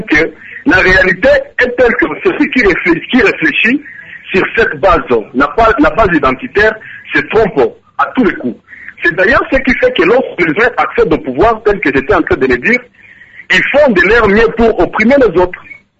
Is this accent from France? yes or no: no; Katanga, DR Congo; Mais moi, je suis sur Katanga, je suis originaire du territoire de Congo.